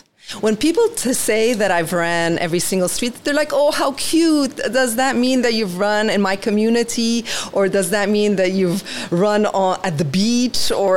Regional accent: Dubai, United Arab Emirates; I grew up in Dubai since I was 5. I know this emirate. And I love this emirate

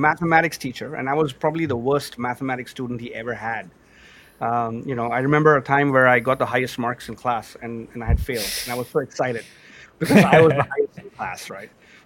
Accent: India; born there; I was born in India, so a very traditional Indian father, and I'm the only child.

